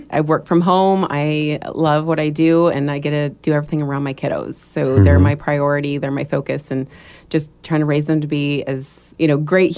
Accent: Salem, Oregon, United States; also born or lived in Arizona; in Salem area since I was 5.

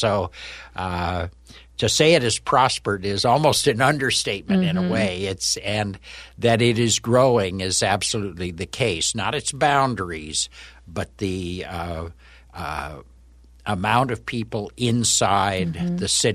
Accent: Spokane Valley, Washington, United States; I'm originally from the Spokane Valley, kind of between Spokane and Post Falls, Idaho. It's now one of the larger cities in Washington, but at the time is a rural area outside of Spokane.

